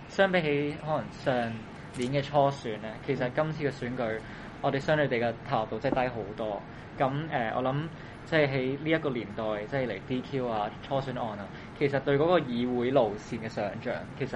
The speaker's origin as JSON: {"language": "Cantonese", "country": "Hong Kong", "said": "我哋香港人会喺世界议题度见到自己啦。"}